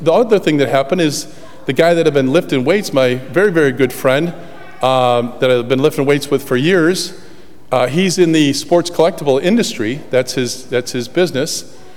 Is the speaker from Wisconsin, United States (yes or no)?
yes; Wisconsin, United States; I come from Wisconsin, you know, shoot me, what?